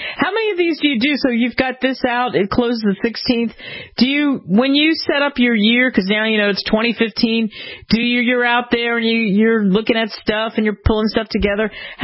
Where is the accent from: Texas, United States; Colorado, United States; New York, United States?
New York, United States; also born or lived in Philadelphia; And of course, I grew up partially in New York and then Philly